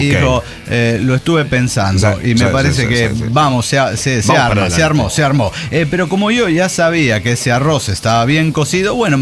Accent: Baja California, Mexico; born there; Y yo nací en Baja California, que está rete lejos

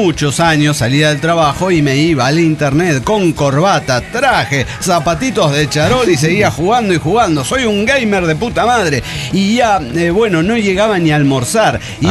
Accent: Cali, Valle del Cauca, Colombia; born there; Cali, Colombia, mi ciudad natal

